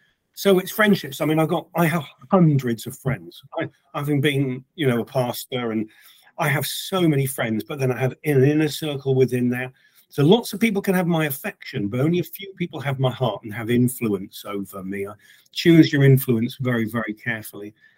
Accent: United States; accent: British; I'm an American who speaks with a British accent. So my dad was a Yank

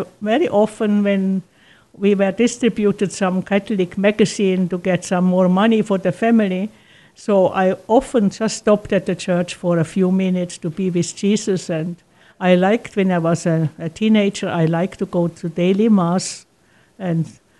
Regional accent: Switzerland; now in United States; Yes, that's right, Derek. I was born and raised in Switzerland, and I entered our community in Switzerland.

